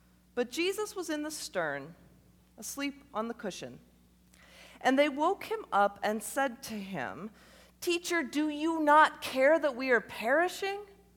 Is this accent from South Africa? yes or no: no; Midwest, United States; now in North Carolina, United States; This is one of my favorite texts, because I'm from the Midwest.